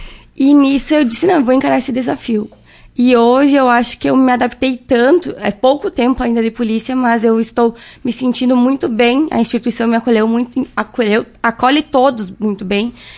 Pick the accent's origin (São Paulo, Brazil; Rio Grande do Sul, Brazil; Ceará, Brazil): Rio Grande do Sul, Brazil; Tapejara; Sou natural de Tapejara, nasci lá, morei praticamente toda a minha vida em Tapejara. E eu saí de lá quando eu entrei na Polícia Civil, que fui para Porto Alegre fazer a Academia de Polícia.